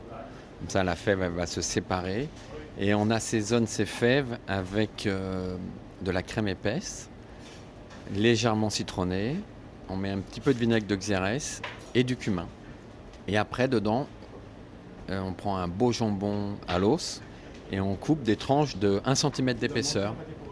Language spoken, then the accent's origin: French; Versailles, Île-de-France, France; Je suis né à Versailles, j'ai toujours vécu en banlieue parisienne ou à Paris. Mais le berceau de la famille, c'est la région lyonnaise. D'ailleurs, c'est même l'Isère